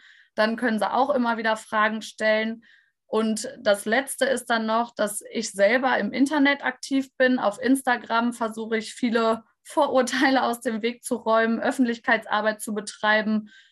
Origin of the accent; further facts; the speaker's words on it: North Rhine-Westphalia, Germany; Also wir kommen ja aus dem Bergischen Land, wir sind eine Grünlandregion